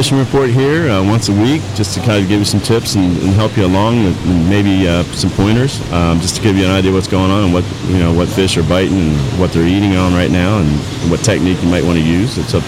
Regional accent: Newark, Delaware, United States; moved away; Actually, I'm from Delaware originally. I moved here about 8.5 years ago.

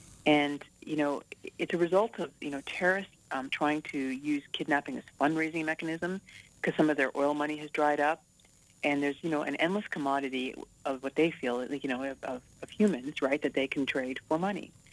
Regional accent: Toronto, Ontario, Canada; born there; also born or lived in Africa / Saudi Arabia / Puerto Rico / Europe; And I lived in Africa, Saudi Arabia, Puerto Rico, Europe, you know, all over. So I was born in Toronto, Canada, but I'm a bit of a child of the world.

